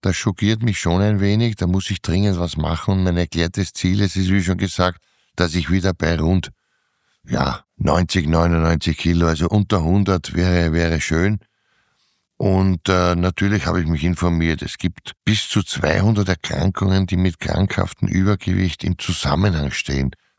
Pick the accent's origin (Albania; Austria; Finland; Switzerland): Austria; Vienna; Ich bin Wiener und da gehört der Schnitzel einfach dazu.